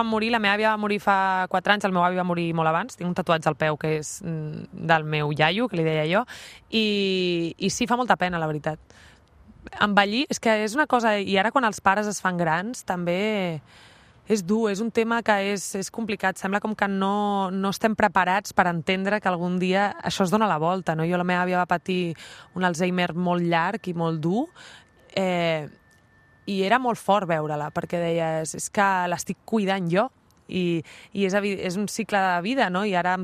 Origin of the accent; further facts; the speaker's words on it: Catalonia, Spain; accent: Catalan; crec que tinc accent català, no tant en la dicció, sinó en la cançó que fem.